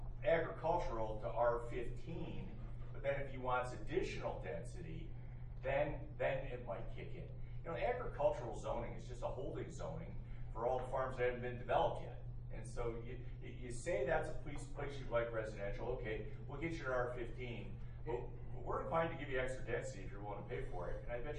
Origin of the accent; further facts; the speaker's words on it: Baldwinsville, New York, United States; Ma'am, I grew up in Baldwinsville, graduated from Baldwinsville, and I paid more money in taxes to the town of Lysander than you have.